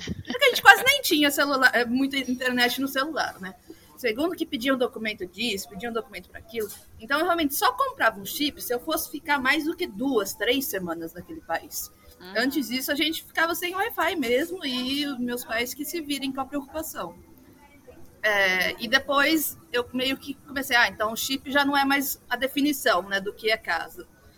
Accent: Araras, São Paulo, Brazil; born there; Eu nasci em Araras, interior de São Paulo. Fica mais ou menos umas 2 horas de São Paulo. É uma cidade pequena, mediana, então a gente tem bastante aquela mentalidade do interiorzão. Ninguém nunca sai de lá.

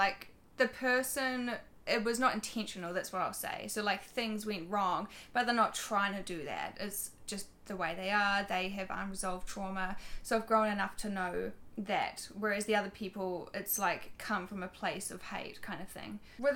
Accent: New Zealand; now in Australia; And because I'm from New Zealand, I can't get help from Australian government with any funding to pay rent or anything.

